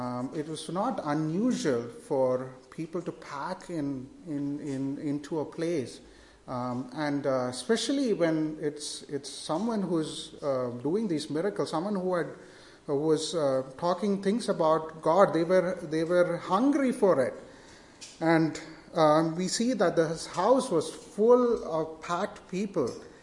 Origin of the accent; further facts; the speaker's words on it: India; moved away; The place that I grew up in India, personal space is a luxury.